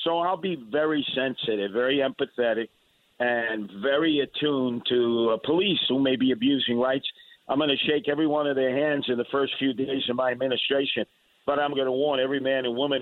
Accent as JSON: {"language": "English", "town": "Brooklyn", "region": "New York", "country": "United States", "tie": "born or raised there", "said": "I will never forget what it was like growing up in Brooklyn."}